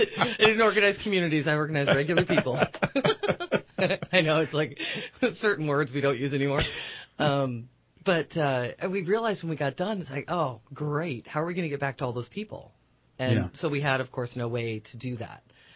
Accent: Connecticut, United States; also born or lived in Spokane, Washington; I was born in Spokane, and my dad was in insurance, and he's a law student and a debater when I was a kid, which explains, you know, conservative politics, which is good. We moved to Connecticut, and that's where I grew up.

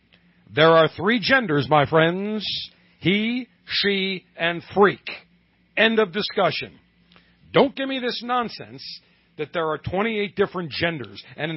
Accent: Buffalo, New York, United States; I grew up in Buffalo, 3 minutes from the Canadian border

